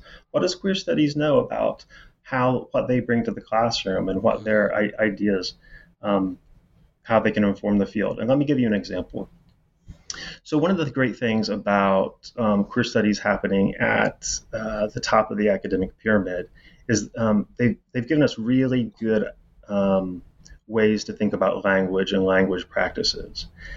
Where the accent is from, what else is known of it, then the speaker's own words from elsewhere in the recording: Indiana, United States; And I'm from Indiana. And, you know, you sort of can never leave home. I mean, I'm never going back to Indiana.